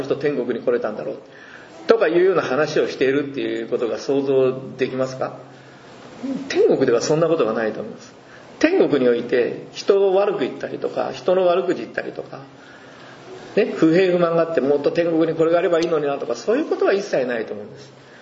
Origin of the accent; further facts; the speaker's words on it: Kyushu, Japan; 例えば私は九州出身ですけども